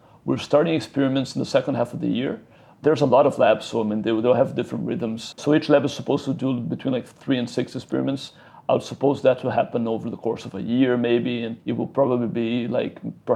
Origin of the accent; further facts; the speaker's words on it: Brazil; We're from Brazil, and I mean, we're interested in how the country is doing.